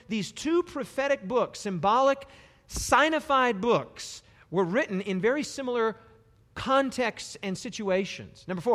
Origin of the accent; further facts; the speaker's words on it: Rapid City, South Dakota, United States; It had been given to me in a vegetarian restaurant in my hometown of Rapid City, South Dakota.